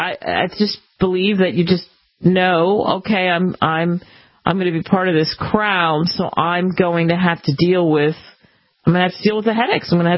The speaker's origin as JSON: {"language": "English", "town": "Cherry Hill", "region": "New Jersey", "country": "United States", "tie": "born or raised there", "said": "Used to be a place, I grew up in Cherry Hill, New Jersey, and it was used to be the Latin Casino"}